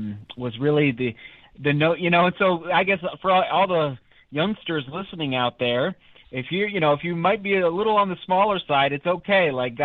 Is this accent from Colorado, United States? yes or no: yes; Buena Vista, Colorado, United States; cradle Catholic, and was very blessed growing up in Buena Vista, very strong parish, and even though it was a small mountain town.